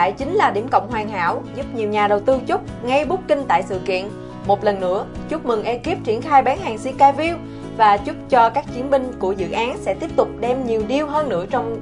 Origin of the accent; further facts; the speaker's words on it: Southern Vietnam, Vietnam; Chúng tôi đến từ miền Nam thân yêu.